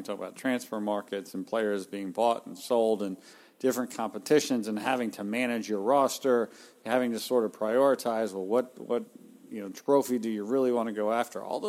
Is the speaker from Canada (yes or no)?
no; United States; Like, as an American, it's a very confusing thing.